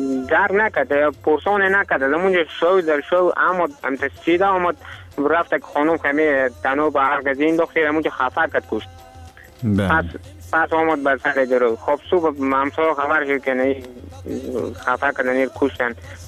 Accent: Badghis, Afghanistan; یکی از زادگاه ما همی بادغیس هست دیگه، زیاد دیگه. البته همه ما افغانستان بادم که دوست داریم، ما هم افغانیم. بازم دیگه ای سرزمین زادگاه ما است که میگه تولد شدیم، میگه سلام شدیم، بزرگ شدیم دیگه.

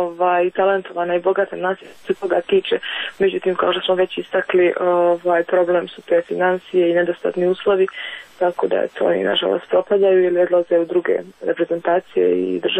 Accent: Berkovići, Republika Srpska, Bosnia & Herzegovina; now in Sarajevo, Bosnia and Herzegovina; ja sam dakle iz Berkovića, jednu godinu sam provela u Trebinju i nakon dvije i pol godine sam došla u Sarajevo.

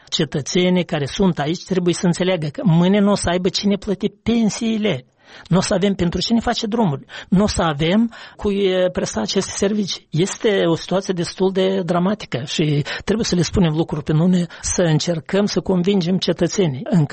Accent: Baștean, Romania; În satul meu de Baștean am fost și merge de la intrarea în sat până la școală.

